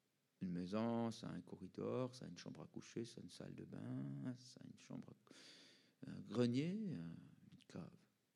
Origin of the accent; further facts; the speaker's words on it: Switzerland; Parce que je viens de Suisse, c'est les commissions chez vous